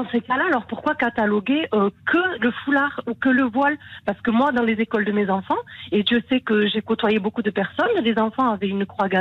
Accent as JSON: {"language": "French", "country": "Morocco", "said": "Je suis du Maroc."}